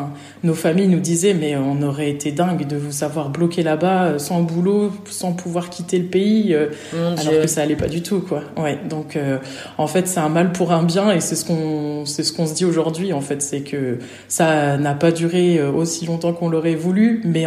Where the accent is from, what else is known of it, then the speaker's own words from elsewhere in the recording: Nancy, Grand Est, France; moi je suis originaire de Nancy